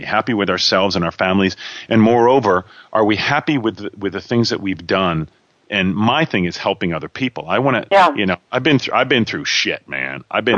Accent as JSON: {"language": "English", "region": "New Jersey", "country": "United States", "said": "Well, I'm from Southern New Jersey. That's where they talk like that, outside of Philadelphia."}